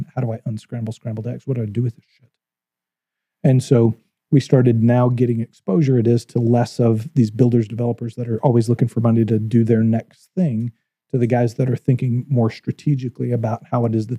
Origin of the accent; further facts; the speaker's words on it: Texas, United States; I grew up in West Texas, right? When you see bullshit, it's bullshit, right?